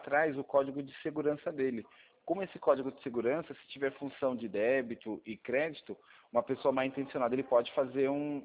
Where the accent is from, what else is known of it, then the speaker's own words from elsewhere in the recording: São Paulo, Brazil; now in Sorocaba, Brazil; Quando eu cheguei em Sorocaba, eu sou de São Paulo, né?